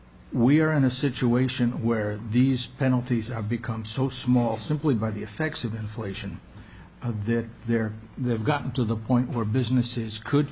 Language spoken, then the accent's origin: English; Juneau, Alaska, United States; Thank you, Mr. Chair. … from Juneau.